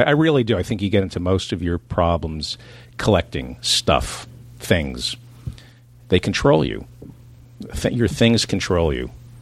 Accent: New Jersey, United States; also born or lived in Brooklyn; I grew up in New Jersey.

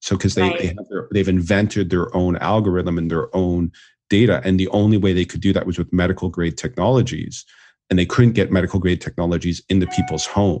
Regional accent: Canada; now in United States; I mean, I'm Canadian like you originally, but I live in the US now

